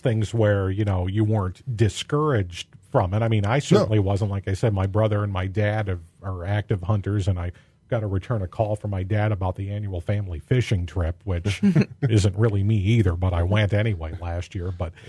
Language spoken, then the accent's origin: English; Kewanee, Illinois, United States; you're from not too far from where I grew up in Kiwanee